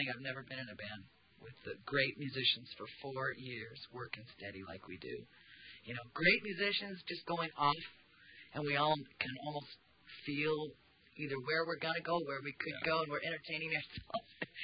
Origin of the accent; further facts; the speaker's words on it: United States; Really, I mean, as an American, and a lot of Americans, I'm sure feel the same way, because we really got it.